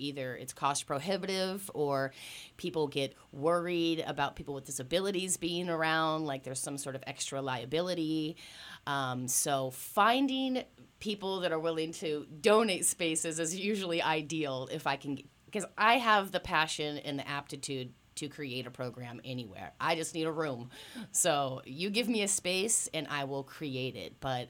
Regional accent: California, United States; I'm a Californian, and I was volunteering at a camp in Florida when the lockdowns hit

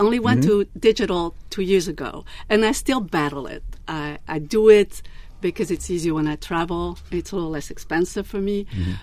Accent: France; moved away as an adult; also born or lived in Spain; now in Madison, United States; I came from France and Spain. I was raised half of my childhood in France and the other one in Spain.

